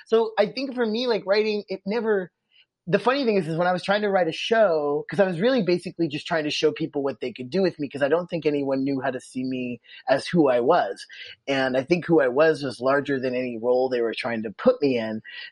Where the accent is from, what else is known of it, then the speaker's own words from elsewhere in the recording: Ireland; I'm Irish and I always get on really well with Koreans.